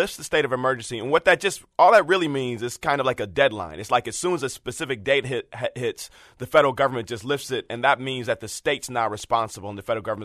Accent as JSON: {"language": "English", "town": "Detroit", "region": "Michigan", "country": "United States", "said": "So I'm from Detroit. I go back several times a year. And so I'm deeply connected to what goes on there."}